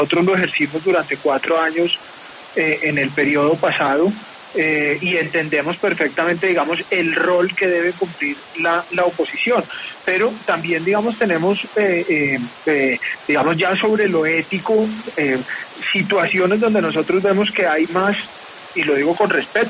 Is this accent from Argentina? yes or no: no; Colombia; A mí me alegra como colombiano